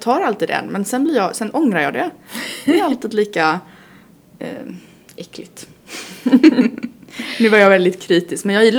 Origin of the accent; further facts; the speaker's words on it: Poland; now in Sweden; Jag är från Polen och brukar alltid resa till mina föräldrar och fira med dem.